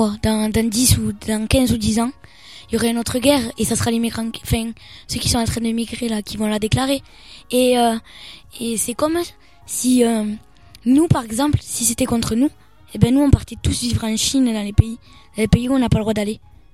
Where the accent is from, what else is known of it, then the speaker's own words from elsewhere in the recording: France; born there; je suis né en France et je resterai en France toute ma vie.